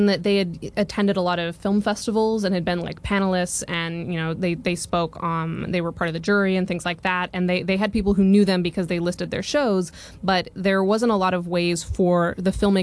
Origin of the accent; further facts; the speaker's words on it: Colorado, United States; now in Oregon, United States; So I got my Bachelor of Arts in Creative Writing in Oregon after growing up in Colorado, and I was a prose writer for most of that.